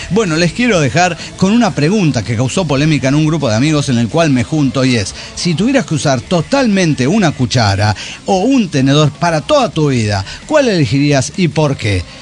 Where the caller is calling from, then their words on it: Tarija, Bolivia; de Tarija, Bolivia.